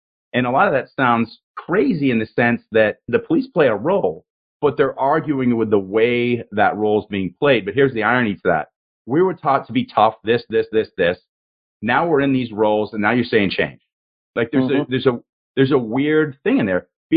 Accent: Peabody, Massachusetts, United States; think of growing up in Peabody, the way men saw women, it was a conquest.

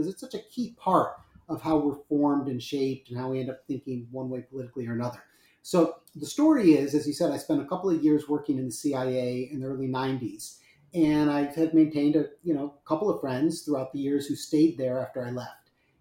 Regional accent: Chicago, Illinois, United States; I grew up in Chicago in a, you know, kind of liberal political family

